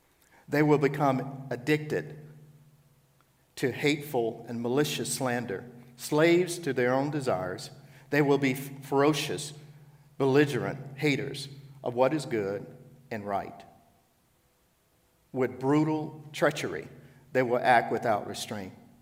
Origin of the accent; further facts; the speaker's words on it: Louisiana, United States; Like, I'm an old Southern boy. I grew up in Louisiana. And I saw the civil rights movement as a child.